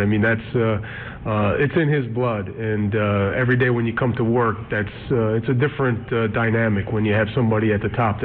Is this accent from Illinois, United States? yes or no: yes; Chicago, Illinois, United States; Being born and raised in Chicago, there's a similar organization with the Bears.